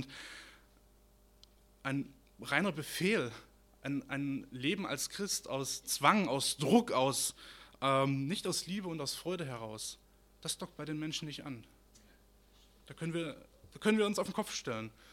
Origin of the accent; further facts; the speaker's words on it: Saxony, Germany; Ich komme ja aus Sachsen